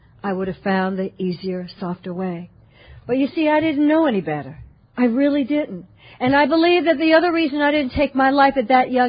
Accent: Atlanta, Georgia, United States; born there; So, in brief, I was born in Atlanta, Georgia. And as far back as I can remember, I was a kid who just hated who I was.

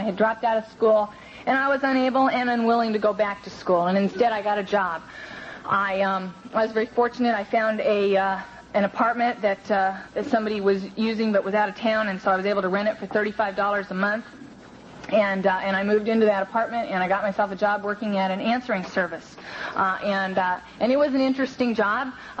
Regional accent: Venice, California, United States; And I grew up in Venice. It's at the beach. I ran away once. I made it 6 miles east to Culver City.

